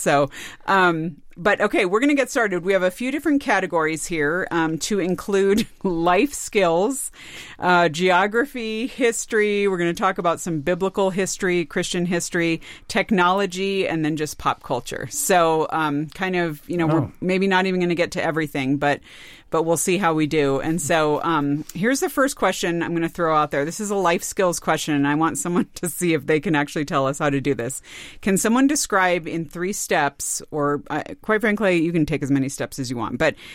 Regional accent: California, United States; But I grew up in California, so we won't go there.

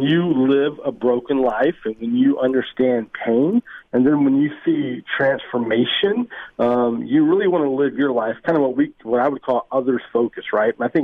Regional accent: California, United States; And so growing up in Northern California as a kid, I actually had no connection to church or to any religion.

